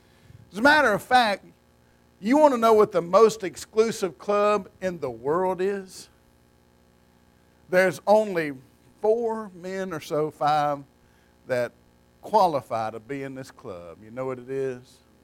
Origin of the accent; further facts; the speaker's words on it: Bogue Chitto, Mississippi, United States; Now, I'm from Bogachita, Mississippi. Yeah, I pastor a church in Loosedale, but I was raised in Bogachita, Mississippi. That's an Indian name for Little River. We live so far out in the woods